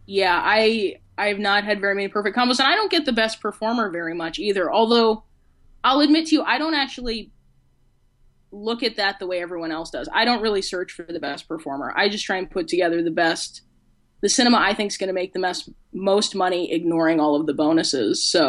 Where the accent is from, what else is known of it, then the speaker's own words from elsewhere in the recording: Colorado, United States; I grew up in Colorado, but I eventually chose to come here, so I guess I have no one to blame but myself.